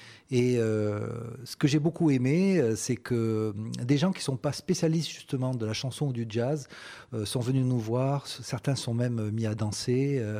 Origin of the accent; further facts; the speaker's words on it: Marseille, Provence-Alpes-Côte d'Azur, France; also born or lived in Paris; Alors, j'ai fait mes classes à Paris, mais en fait, je suis marseillais au départ.